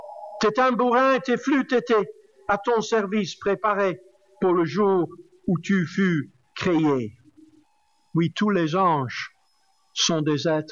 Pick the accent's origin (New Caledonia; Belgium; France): Belgium; Flanders; Enfin, en Wallonie, c'est souvent gris. Mais chez nous, en Flandre, c'est toujours bleu.